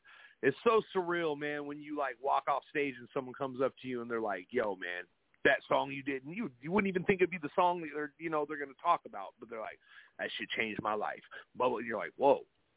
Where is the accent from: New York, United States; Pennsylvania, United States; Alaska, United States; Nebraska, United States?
Alaska, United States; I'm from Alaska and I do hip hop music